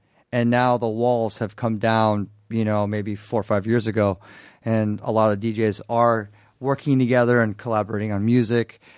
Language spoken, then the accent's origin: English; São Paulo, Brazil; And I came from Sao Paulo